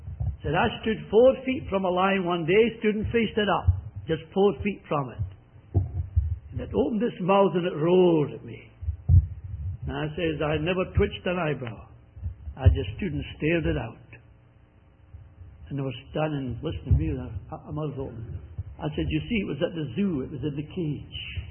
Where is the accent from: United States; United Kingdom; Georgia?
United Kingdom; Scotland; Being a Scotsman